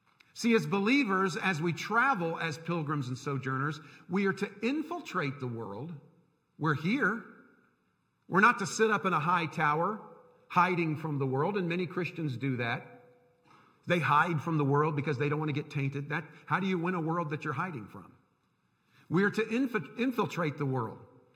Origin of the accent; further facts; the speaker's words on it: United States; Yes, I'm an American, and I love my country.